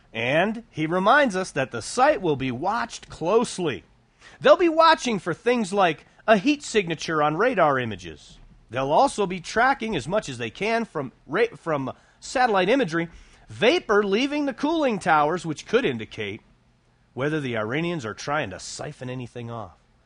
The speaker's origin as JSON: {"language": "English", "country": "United States", "said": "I'm a Christian, I'm an American, and I'm free."}